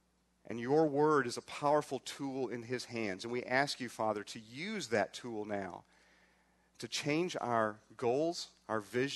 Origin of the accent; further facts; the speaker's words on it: United States; I've been a foreigner for 20 years overseas and was treated far better in the Muslim world as an American